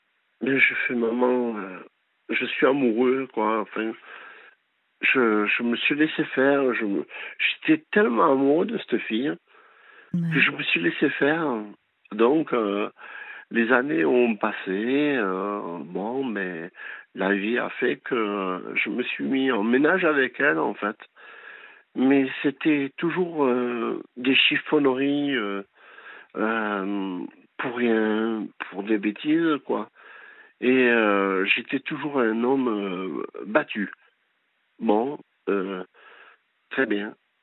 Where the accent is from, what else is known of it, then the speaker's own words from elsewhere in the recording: Tarbes, Occitanie, France; Alors, je viens de Tarbes, enfin, je suis de Tarbes